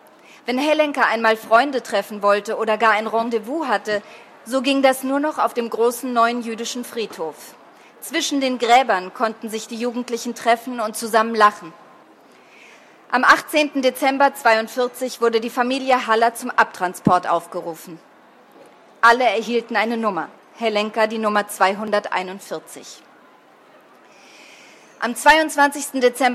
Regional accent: Germany; Meine Heimat sitzt mit Sicherheit auch zum großen Teil in Deutschland. Ich bin hier geboren und es ist meine Sprache, es ist meine Umgebung und wo ich groß geworden bin.

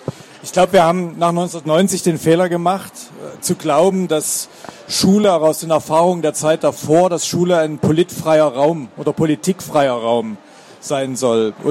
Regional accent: Germany; Ich bin selber in der DDR groß geworden.

